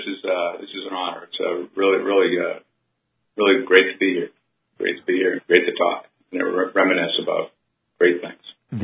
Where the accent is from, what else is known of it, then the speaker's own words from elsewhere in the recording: Brockton, Massachusetts, United States; Yeah, I grew up in Brockton, Mass, and my dad was an electrical contractor